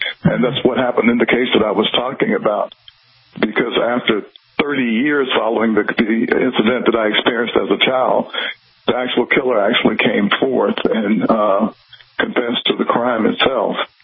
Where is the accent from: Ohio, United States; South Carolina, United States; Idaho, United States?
South Carolina, United States; an actual incident that occurred in my hometown in South Carolina when I was a very young boy.